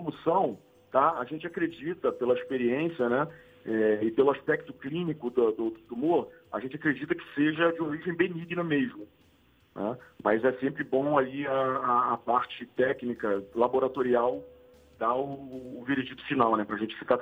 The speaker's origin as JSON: {"language": "Portuguese", "region": "Rio de Janeiro", "country": "Brazil", "said": "Eu sou da região de Campo Grande, né, na Zona Oeste do Rio"}